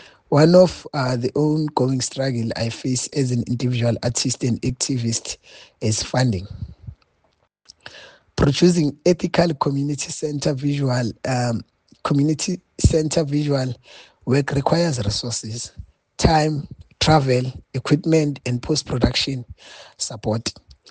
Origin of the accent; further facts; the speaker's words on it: Ekurhuleni, Gauteng, South Africa; I come from Ekurhuleni township-based region in South Africa.